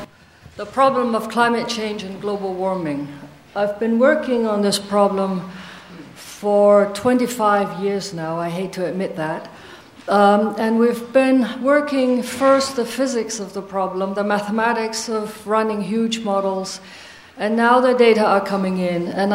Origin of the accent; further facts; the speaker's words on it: Hong Kong; I'm from Hong Kong, and Hong Kong is obviously Hong Kong is here, a very much polluted Hong Kong that I came from